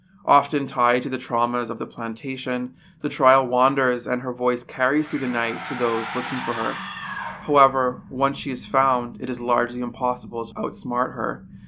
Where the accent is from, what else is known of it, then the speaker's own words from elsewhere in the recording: Canada; So it's kind of interesting now to like be born and raised in Canada.